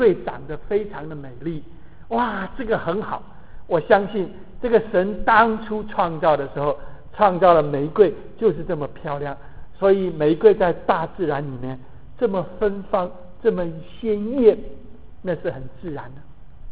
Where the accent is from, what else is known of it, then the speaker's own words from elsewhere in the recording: China; 但是我们中国人叫做西湖柳，或者我们叫做观音柳。